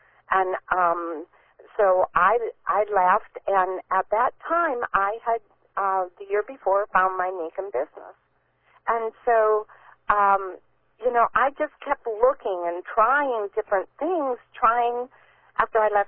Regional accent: Illinois, United States; I grew up in Illinois, 2 hours from Jack, which is amazing that we met down here decades later. But grew up without a lot of money. My dad worked in a steel mill.

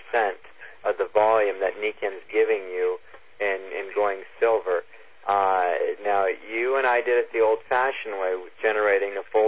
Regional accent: Corbett, Oregon, United States; No, actually, I'm from Portland, Oregon." If you want to get more specific, I'm from Corbett, Oregon, which is the home right now, as according to Newsweek magazine, of the number one high school in the state.

